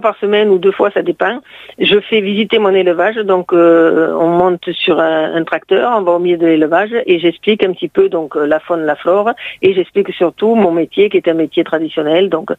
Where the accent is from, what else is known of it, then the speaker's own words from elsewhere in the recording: Occitanie, France; Moi, je suis originaire de Petite Camargue. Je suis venue m'installer ici avec mon cheptel il y a déjà maintenant presque 35 ans.